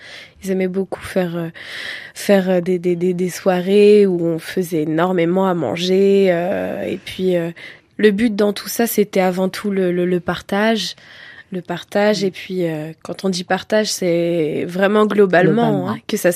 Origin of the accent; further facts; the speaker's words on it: France; born there; je suis née en France. Donc, j'ai vraiment la double culture qui est présente.